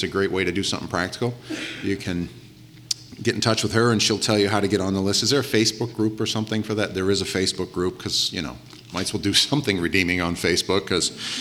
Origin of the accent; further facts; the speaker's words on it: Maine, United States; yeah, we're from Maine, you know.